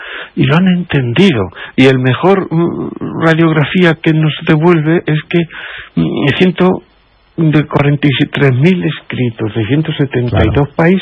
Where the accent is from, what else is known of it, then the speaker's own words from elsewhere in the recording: Quero, Castilla-La Mancha, Spain; honra a mi pueblo Quero, y honra a Toledo